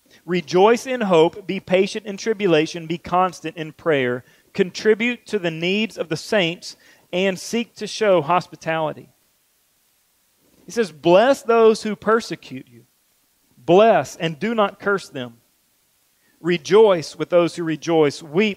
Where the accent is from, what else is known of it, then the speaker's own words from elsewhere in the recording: Jackson, United States; when I was a kid and growing up in Jackson, our church slogan was, "Where it feels like family."